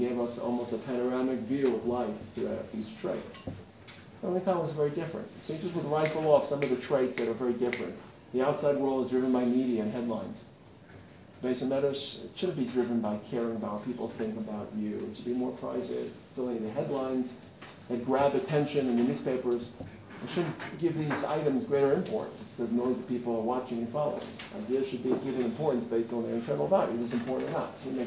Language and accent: English; Brooklyn, New York, United States; I introduced myself. … from Brooklyn.